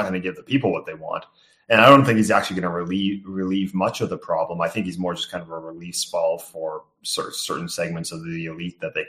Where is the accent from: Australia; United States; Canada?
Canada; Toronto, Ontario; Well, I'm from Toronto.